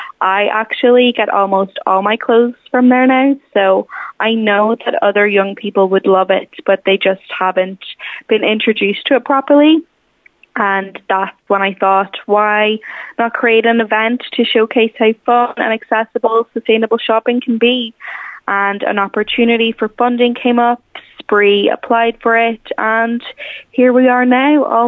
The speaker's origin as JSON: {"language": "English", "town": "Carndonagh", "region": "Ulster", "country": "Ireland", "said": "I'm actually from Carndonagh myself."}